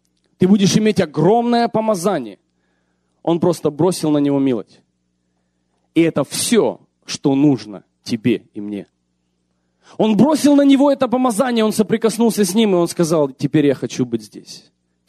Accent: Ukraine; я тоже украинец, тоже там вырос.

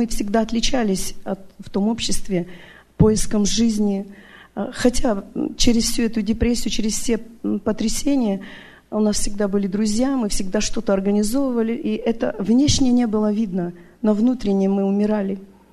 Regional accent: Vancouver, British Columbia, Canada; я из Ванкувера. Я родилась в христианской семье.

